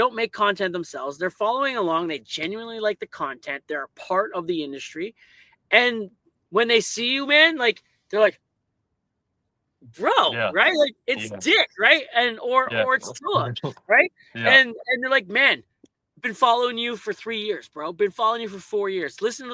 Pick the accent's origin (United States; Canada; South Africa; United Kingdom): Canada; I'm Canadian